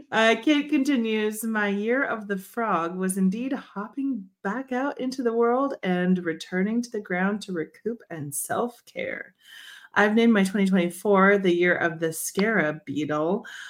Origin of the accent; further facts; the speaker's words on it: the South, United States; Just because I'm a Southern person. Just because I'm an American person.